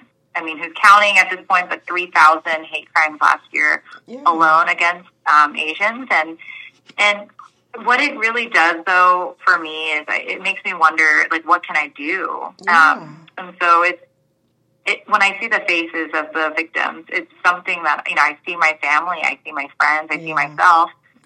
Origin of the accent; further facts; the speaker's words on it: Houston, Texas, United States; Well, I grew up in Houston, so when you say temperamental, I mean, it faces all the good and the bad.